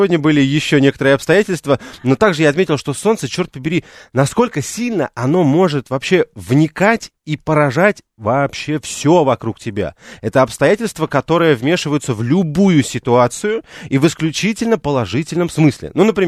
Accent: Moscow, Russia; я же коренной москвич

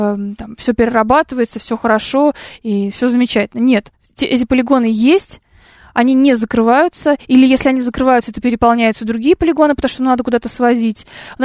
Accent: Siverskaya, Leningrad Oblast, Russia; Не в Питере, а под Питером, в Ленобласти, да, в районе Сиверской. Это вот недалеко от Луги, ну, по направлению к Луге.

